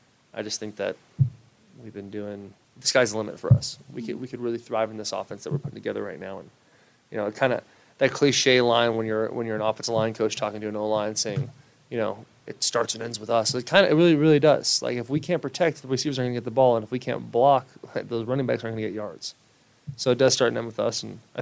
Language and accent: English; Arizona, United States; Josh is from Ohio, and I'm from Arizona.